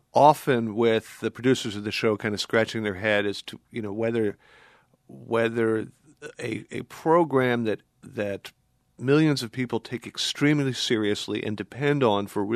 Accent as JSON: {"language": "English", "town": "Washington", "country": "United States", "said": "Well, I'm from Washington, and I had actually encountered him."}